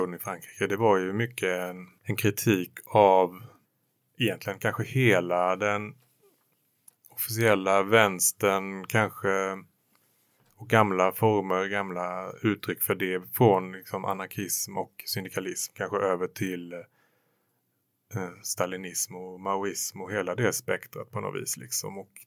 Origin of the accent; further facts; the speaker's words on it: Sweden; Helst skulle de ju ske på franska och engelska samtidigt med tolkning och annat, och som svensk tyckte man ju det var också väldigt jobbigt emellanåt.